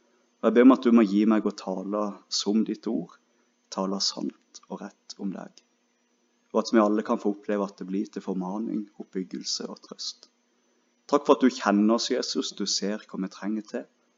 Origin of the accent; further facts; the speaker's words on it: Finnmark, Norway; accent: Finnmark dialect; ta en sånn en tolk til Finnmarks dialekt. Håper vi slipper det.